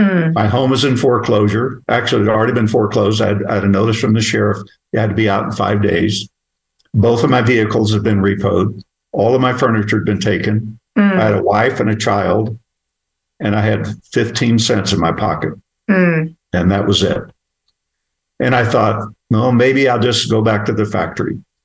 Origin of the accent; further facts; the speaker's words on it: Oklahoma, United States; You know, where I came from. I grew up picking cotton in Oklahoma when I at 6 years old is when I started.